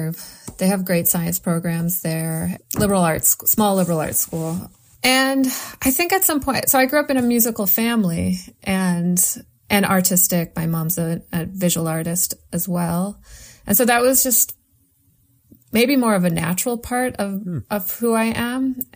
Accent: Michigan, United States; I grew up closer to Grand Rapids, which is like, you know, if you do the mitten thing, it's like 3 hours north of Chicago.

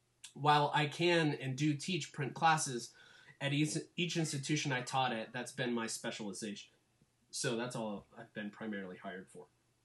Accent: Edinburgh, Scotland, United Kingdom; Well, see, I grew up in the Edinburgh area, so I naturally had a good rapport with the students.

